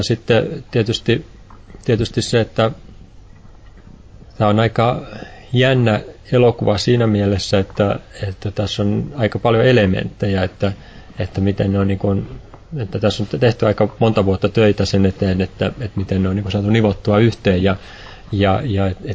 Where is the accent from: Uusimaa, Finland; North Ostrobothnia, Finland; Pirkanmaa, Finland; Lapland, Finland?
Uusimaa, Finland; Espoo; also born or lived in Satakunta; Mun lapsuus on siis itse asiassa aika kaupunkimaisessa ympäristössä Espoossa pääasiassa, vaikka mä oon syntynyt tuossa Pohjois-Satakunnassa